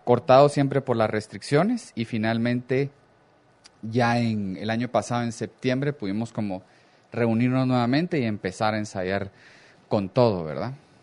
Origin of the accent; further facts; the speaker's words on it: Guatemala; una de nuestras metas es como ir generando más identidad con lo que somos como guatemaltecos, ¿verdad?